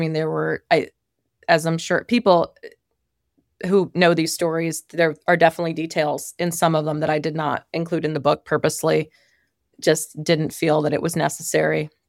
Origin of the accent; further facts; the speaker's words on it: East Coast, United States; I really have not spent much time out west. I'm from the East Coast.